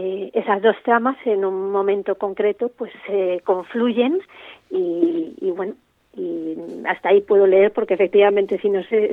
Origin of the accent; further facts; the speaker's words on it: Community of Madrid, Spain; Yo soy madrileña, pero siempre que tengo la oportunidad voy al norte y Cantabria es una de mis zonas predilectas.